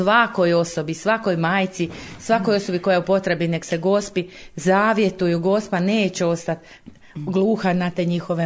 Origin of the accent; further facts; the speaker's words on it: Kadanovci, Požega-Slavonia County, Croatia; Mi smo iz Kadanovaca, evo ja i muž.